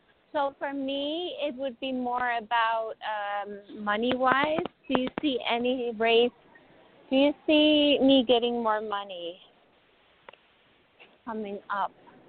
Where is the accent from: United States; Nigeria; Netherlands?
Netherlands; I'm the girl from the Netherlands.